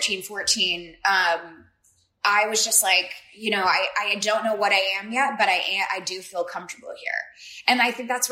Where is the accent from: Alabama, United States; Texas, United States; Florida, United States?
Texas, United States; Dallas; growing up in Dallas, Texas, as a bisexual, artistic, like creative mind, I never felt like I fit in the South